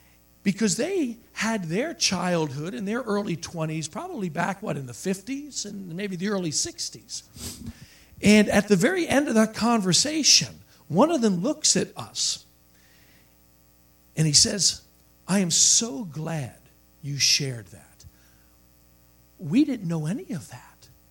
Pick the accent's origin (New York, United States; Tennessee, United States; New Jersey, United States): New York, United States; New York City; born there; I was 17 because I was born in New York City, and the cutoff dates are earlier, so I started kindergarten at 4.